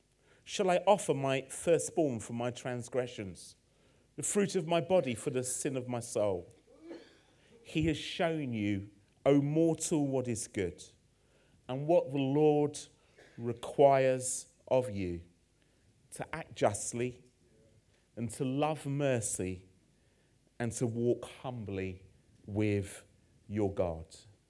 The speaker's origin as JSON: {"language": "English", "town": "Purley", "region": "London", "country": "United Kingdom", "tie": "born or raised there", "said": "this morning I sat with some people from my hometown, Purley, which was also great as well."}